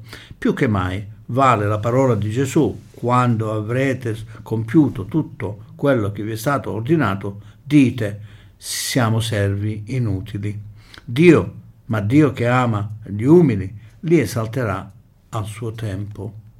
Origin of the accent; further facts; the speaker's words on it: Australia; Italian is a second language; io non so pronunciare la H, e là se ne accorgono che sono australiano